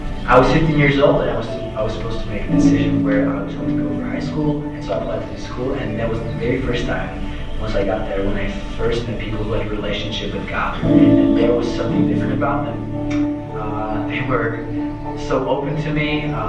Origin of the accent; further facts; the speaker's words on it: Czechia; I'm from the Czech Republic. I'm 20 years old.